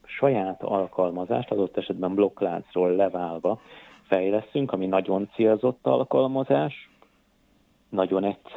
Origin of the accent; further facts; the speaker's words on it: Cegléd, Pest, Hungary; born there; Az én szülővárosom egyébként Cegléd